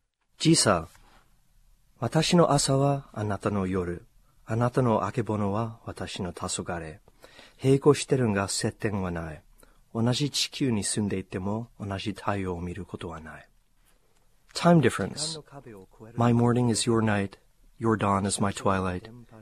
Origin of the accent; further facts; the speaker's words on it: Ohio, United States; you know, I grew up in Ohio. I really hadn't been too much outside of the Midwest.